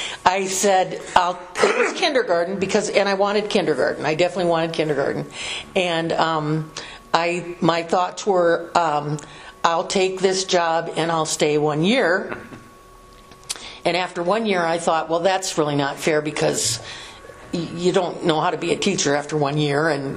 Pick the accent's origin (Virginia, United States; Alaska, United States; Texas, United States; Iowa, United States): Iowa, United States; Des Moines; I grew up in Des Moines.